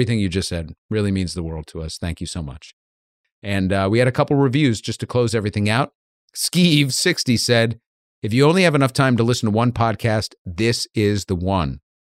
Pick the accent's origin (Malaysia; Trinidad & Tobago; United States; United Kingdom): United Kingdom; My mum, this is so very British. My mum, should I do the rest thing as a Brit?